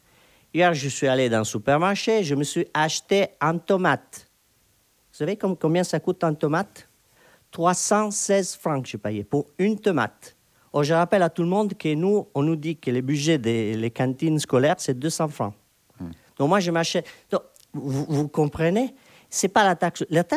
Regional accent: Italy; Et je suis désolé, moi, je suis italien.

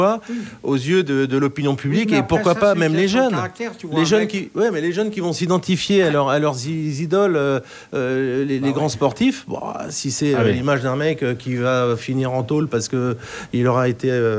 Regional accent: Paris, Île-de-France, France; Moi, je suis parisien.

